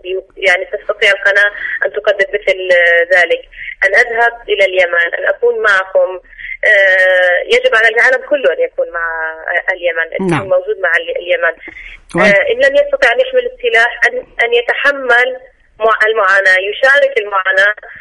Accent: Syria; يعني أنا السورية وطالما بيفرقنا أبدا ولا حدود ولا شيء، بس بقلكم من سوريا

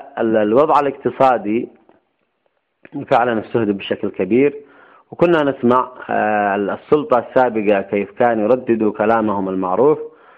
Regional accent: Yemen; ويمكن لنا كيمنيين أن نستفيد من مواردنا إلى حد كبير.

